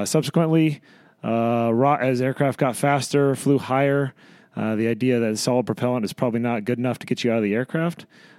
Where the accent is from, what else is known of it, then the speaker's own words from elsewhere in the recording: Madras, Oregon, United States; So I grew up in a little town in Oregon called Madras. Went to the Naval Academy.